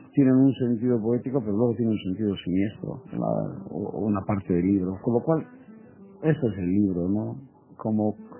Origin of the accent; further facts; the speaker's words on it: Basque Country, Spain; first language Basque; Spanish is a second language; Esos apuntes siempre los hago en lengua, es que es mi primera lengua. El castellano es una primera lengua también, pero es el primus inter pares, la lengua fundamental para mí, por experiencia, por mi vida, por todo, es la lengua vasca.